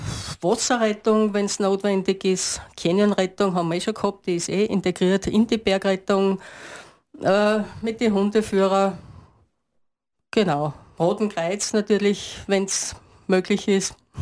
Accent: Styria, Austria; Also bei uns in der Steiermark kommst du nach Graz

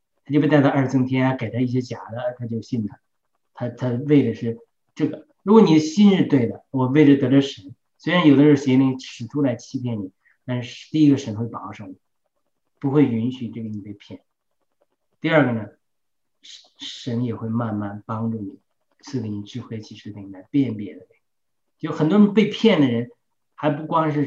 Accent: China; 这个我们都是中国长大的。那个受共产那个红色教育讲的

